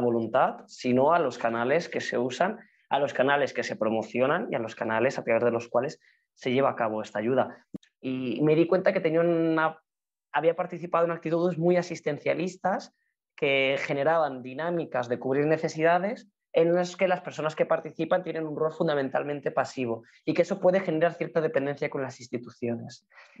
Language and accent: Spanish; Madrid, Community of Madrid, Spain; Yo, bueno, soy de Madrid, además de familia de gatos, que aquí nos llamamos gatos cuando llevamos varias generaciones en Madrid, así que madrileño, madrileño.